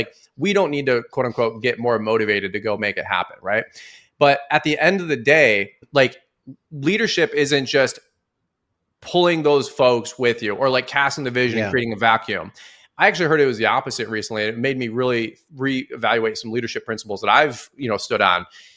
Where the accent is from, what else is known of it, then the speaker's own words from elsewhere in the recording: Detroit, Michigan, United States; I'm from Detroit, brother. Ask me how I know.